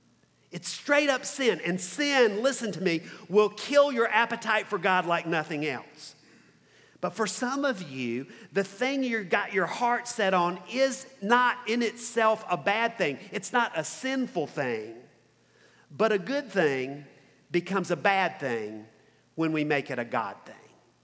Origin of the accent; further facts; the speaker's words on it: the South, United States; Okay, I grew up in the South.